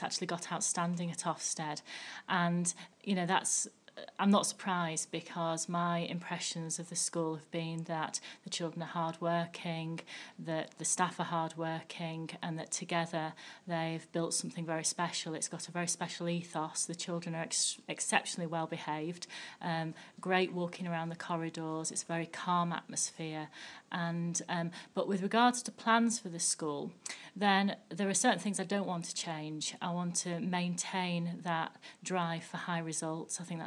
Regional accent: Yorkshire and the Humber, United Kingdom; I come from North Yorkshire and currently live in Knaresborough

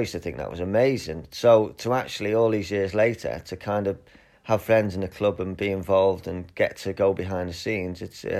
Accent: Liverpool, North West England, United Kingdom; now in ?; Born in Vazakley, lived around that area and moved to Highton. Spent most of my childhood in Whiston, which is just on the outskirts of Liverpool

